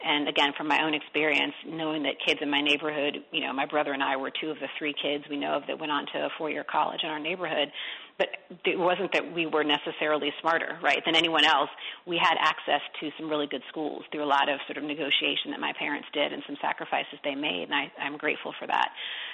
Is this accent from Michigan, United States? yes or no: yes; Detroit, Michigan, United States; You know, growing up in Detroit and seeing the inequality in my own neighborhood definitely fueled me to that work.